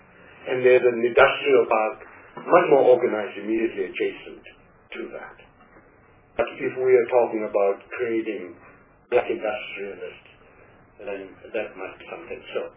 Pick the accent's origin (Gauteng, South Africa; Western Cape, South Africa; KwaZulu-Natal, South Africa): Gauteng, South Africa; I'm from Gauteng.